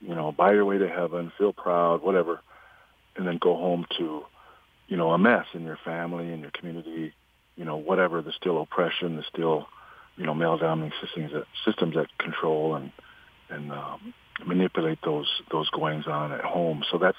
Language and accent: English; United States; Yeah, and it denies our nationhood as human beings. We're a Dakota nation.